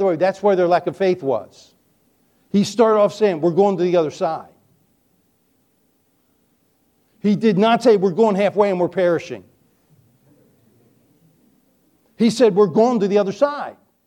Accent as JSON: {"language": "English", "region": "Chesapeake Bay", "country": "United States", "tie": "born or raised there", "said": "Now, I grew up on the Chesapeake Bay. I kind of like storms because you get big waves in storms."}